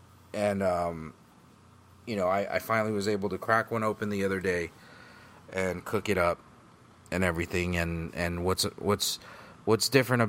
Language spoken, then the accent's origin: English; Philippines; You know, I'm Filipino. I don't consider Filipinos Asian. I consider them Pacific Islanders.